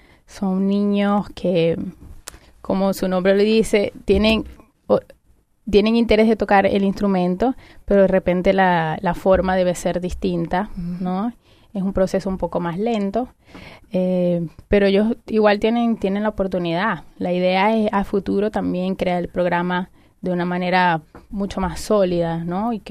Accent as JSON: {"language": "Spanish", "country": "Venezuela", "said": "No me lo sé todo todavía, soy de Venezuela"}